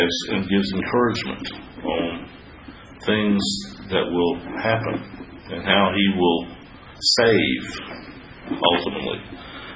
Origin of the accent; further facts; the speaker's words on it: Southern United States, United States; poor English, but hey, I'm a Southerner, might as well fit the stereotype